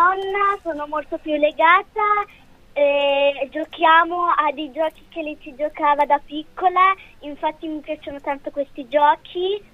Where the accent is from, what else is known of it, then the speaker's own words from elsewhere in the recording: Casablanca, Casablanca-Settat, Morocco; io vengo da Casablanca. I miei nonni parlano in arabo.